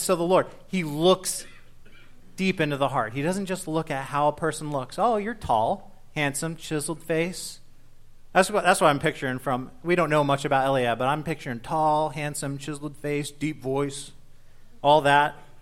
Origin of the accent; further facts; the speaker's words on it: Beloit, Ohio, United States; I come from Beloit.